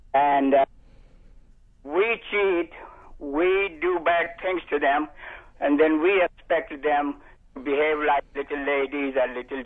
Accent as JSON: {"language": "English", "country": "India", "said": "I'm from India"}